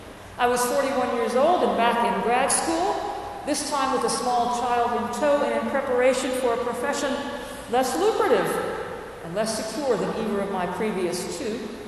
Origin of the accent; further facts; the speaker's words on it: Deep South, United States; accent: southern; We shared roots in the Deep South, though his seemed much more persistent than mine. While my southern accent did not survive my transplantation up north